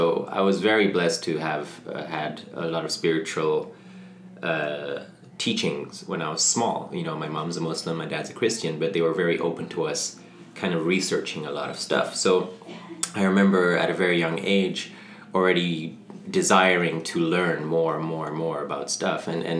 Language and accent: English; Ethiopia; moved away as an adult; And then when I was two, we moved to Ethiopia on the other side of Africa, and I grew up there till I was 18.